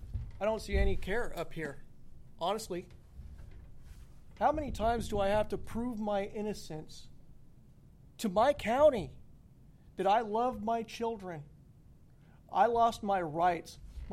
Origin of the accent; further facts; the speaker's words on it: Las Vegas, Nevada, United States; moved away; when I grew up in Las Vegas and moved out here in 2019, I was raised that this America is for the people, by the people.